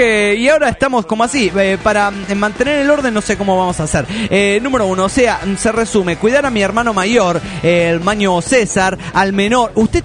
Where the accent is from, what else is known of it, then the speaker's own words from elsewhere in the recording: Mexico City, Mexico; now in Tijuana, Mexico; Yo soy del DF.